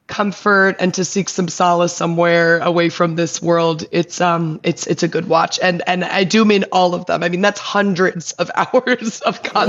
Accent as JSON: {"language": "English", "region": "New York", "country": "United States", "tie": "born or raised there", "lives_now": "Pasadena, United States", "said": "We grew up in New York. My dad's Dutch, grew up in Holland. And then we moved to New York."}